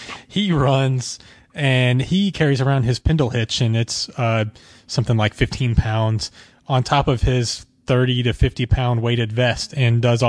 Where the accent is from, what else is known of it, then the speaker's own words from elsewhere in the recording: Arkansas, United States; We're from Arkansas here, so you know we're used to 105 to 110 degree temps.